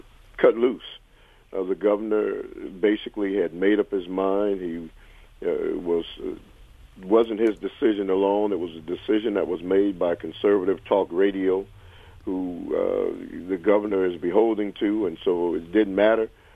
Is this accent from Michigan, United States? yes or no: no; Milwaukee, Wisconsin, United States; but I'm from Milwaukee. I've been here my entire life.